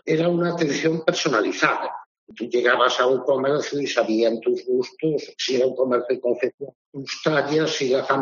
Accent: A Coruña, Galicia, Spain; yo me crié un poco en el ambiente ese del comercio coruñés de los años 70 y de los años.

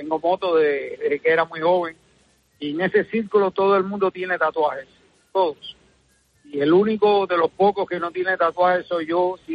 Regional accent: Canary Islands, Spain; Soy canario nacido en otras islas.

